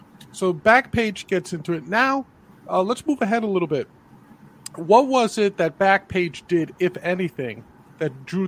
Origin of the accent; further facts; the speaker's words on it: New York, United States; I'm a New Yorker. I still live in New York.